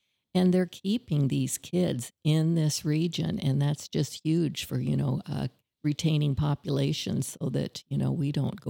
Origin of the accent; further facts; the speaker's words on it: Osmond, Nebraska, United States; I am a small town Nebraska girl, born and raised in Nebraska, but kind of all over Nebraska. My first 12 years were in Osmond.